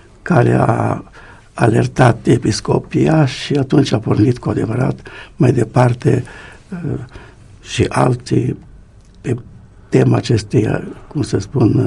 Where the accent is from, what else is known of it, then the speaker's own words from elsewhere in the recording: Pâncota, Arad County, Romania; born there; Iar eu m-am născut în Pâncota, tot aici, în județul Arad, și după nașterea mea a fost mutat cu serviciu în județul Brăila.